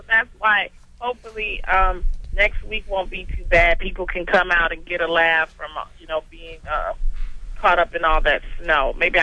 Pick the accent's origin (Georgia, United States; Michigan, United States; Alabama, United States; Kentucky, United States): Michigan, United States; Detroit; because I grew up in the Brewster Project, and she didn't want me to, you know, live a project life.